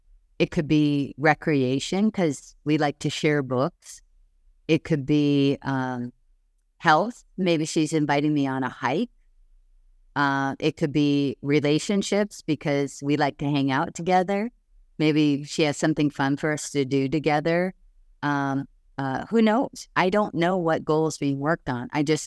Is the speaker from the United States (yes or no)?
yes; Hawaii, United States; I mean, I went to college and took English as a second language because I came from Hawaii and we just didn't have very good public school system.